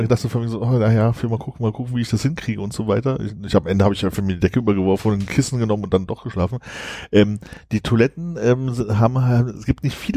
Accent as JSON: {"language": "German", "region": "Berlin", "country": "Germany", "said": "Also als Berliner erstaunlicherweise überfreundlich bedient."}